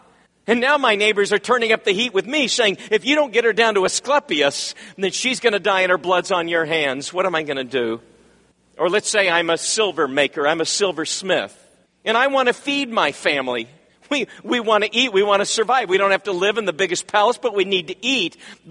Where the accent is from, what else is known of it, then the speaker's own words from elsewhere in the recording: Neosho, Missouri, United States; born there; also born or lived in Austin, United States; right after I was born in Neosho, first child, we went down to Austin, Texas, where mom and dad finished their degrees. I was a campus baby.